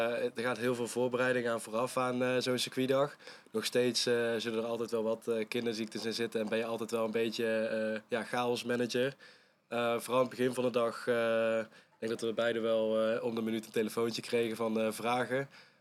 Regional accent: Veghel, North Brabant, Netherlands; kom ik uit Veghel. Ik ben 22 jaar oud

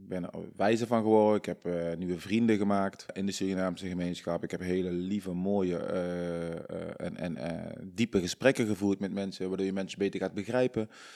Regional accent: North Brabant, Netherlands; accent: Brabants; Ja, ik praat Brabants, dus ja. De naam, en ik kom uit Brabant. Ik ben een donkere jongen, Surinaamse roots.

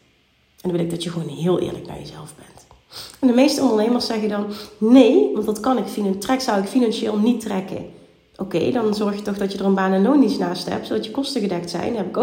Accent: Limburg, Netherlands; Ik kom uit Limburg, notabene.

